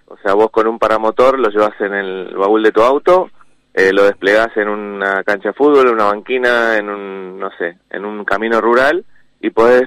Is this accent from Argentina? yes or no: yes; Chascomús, Buenos Aires Province, Argentina; Yo soy piloto de parapente proveniente de Chascomús